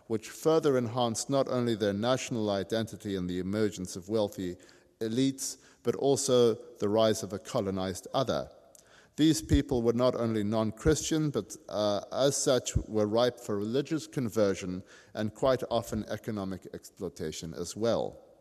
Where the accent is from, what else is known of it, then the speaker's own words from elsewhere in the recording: South Africa; trust me, I grew up with this in South Africa.